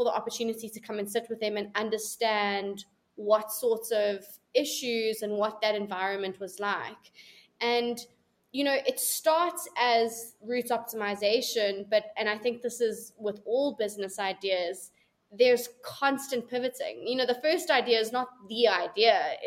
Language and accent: English; Edenvale, Gauteng, South Africa; Grew up in a place called Edenvale here in South Africa, and I studied at the University of Wits.